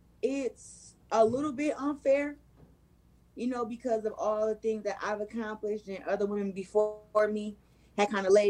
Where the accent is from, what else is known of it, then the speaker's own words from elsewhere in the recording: Flint, Michigan, United States; But I just feel like she has a different grit, and she's coming to my hometown.